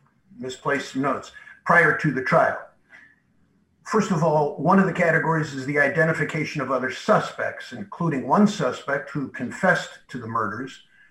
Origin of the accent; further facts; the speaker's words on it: Dayton, Ohio, United States; I'm from Dayton, Ohio